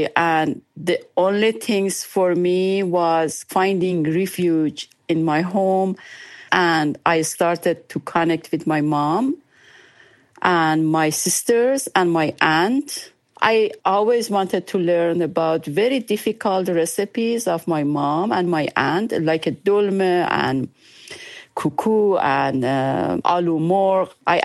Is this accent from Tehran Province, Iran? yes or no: no; East Azerbaijan, Iran; English is a second language; because we are from Azerbaijan, Iran.